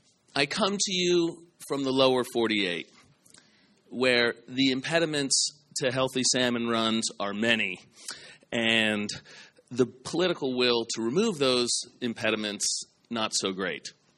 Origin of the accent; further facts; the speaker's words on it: New England, United States; also born or lived in Connecticut / New Hampshire / Vermont; I grew up in New England, so I'm not from around here. That's the Connecticut River right there. That was really never far from any of the places I lived in New England, whether they be Connecticut, New Hampshire, or Vermont.